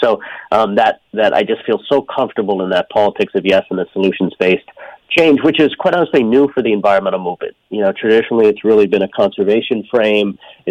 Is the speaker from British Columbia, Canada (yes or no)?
no; Newfoundland and Labrador, Canada; I was born and raised there, a little fishing village, you know, on the edge of the earth. It's the most eastern point in all of North America.